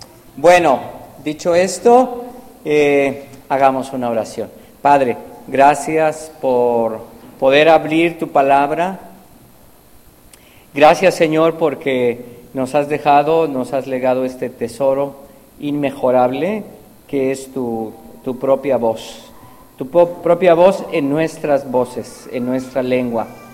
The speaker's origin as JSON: {"language": "Spanish", "country": "Mexico", "accent": "Mexican", "said": "Si se me sale el acento mexicano, es que pasé un rato allá en la tierra. Y que lo soy también, sí, en primer lugar."}